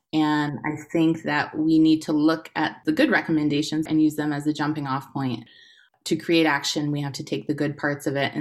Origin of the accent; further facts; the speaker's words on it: Utica, New York, United States; I grew up in Utica and went to Proctor High School.